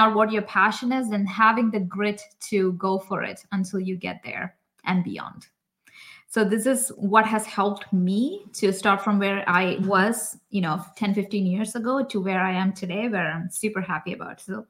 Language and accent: English; India; moved away as an adult; now in Canada; So we both actually grew up in India, and we lived there for 20 years. We moved to Canada. We live here in British Columbia, Canada.